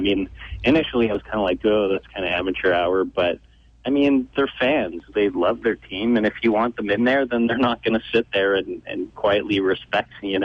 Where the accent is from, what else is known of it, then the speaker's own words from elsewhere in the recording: Winnipeg, Manitoba, Canada; I'm from Winnipeg.